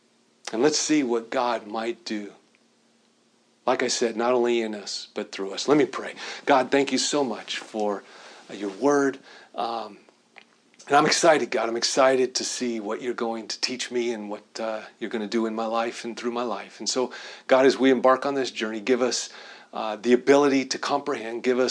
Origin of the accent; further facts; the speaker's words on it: United States; I love being an American. I love the freedom that we have in America